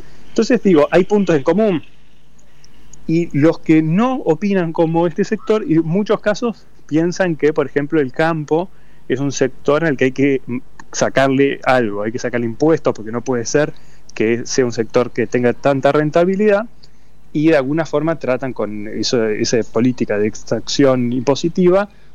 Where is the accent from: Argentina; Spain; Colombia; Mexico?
Argentina; Entre Ríos; Mira, yo soy de Entre Ríos, por ejemplo.